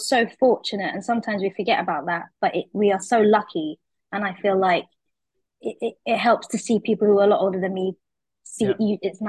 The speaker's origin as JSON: {"language": "English", "region": "London", "country": "United Kingdom", "said": "I'm from London"}